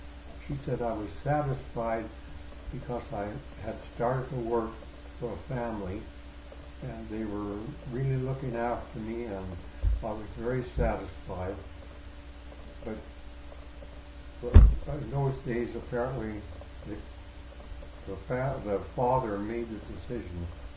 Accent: Moose Jaw, Saskatchewan, Canada; No, Moose Jaw I grew up.

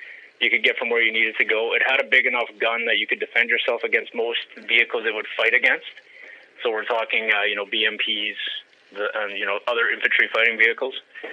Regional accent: Winnipeg, Manitoba, Canada; born there; also born or lived in Portage la Prairie / Edmonton / Oromocto / Calgary; So I was born in Winnipeg. However, my dad was also in the military. He was a pilot, so I was born in Winnipeg, moved to Portage la Prairie, Edmonton, Oromocto, New Brunswick, back to Winnipeg, and then out to Calgary.

